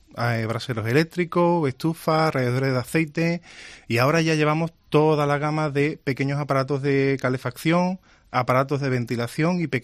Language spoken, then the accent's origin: Spanish; Seville, Andalusia, Spain; Estamos en Sevilla, ¿no? Somos sevillanos.